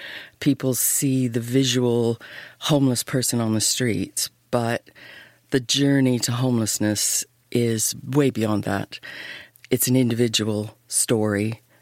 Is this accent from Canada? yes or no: yes; Canada; I was born and raised in Canada. I was raised on a dairy farm, lovely, idyllic existence. But it was in the 50s and 60s